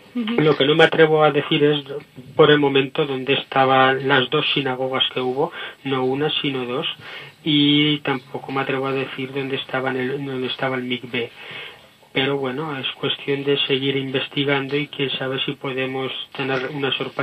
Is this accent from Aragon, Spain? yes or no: yes; Monzón, Aragon, Spain; born there; yo nací en Monzón y me sorprendió hace aproximadamente 10 años el desconocimiento total